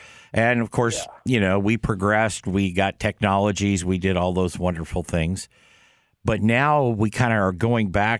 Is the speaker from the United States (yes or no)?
yes; West Coast, United States; as a kid growing up on the West Coast of the United States, I spent a lot of time out in the woods on the farm and that type of thing.